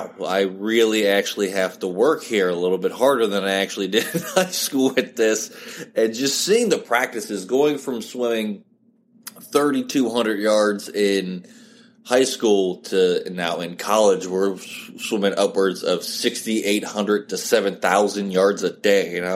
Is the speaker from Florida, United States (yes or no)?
no; West Virginia, United States; now in Ohio, United States; Born and raised in West Virginia. I live in Ohio now.